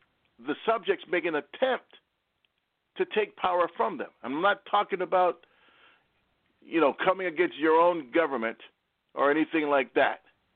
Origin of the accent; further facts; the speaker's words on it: Australia; I'm from Australia.